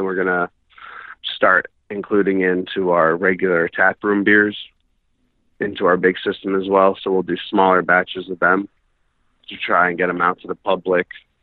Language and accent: English; New Jersey, United States; that was originally from my home state of New Jersey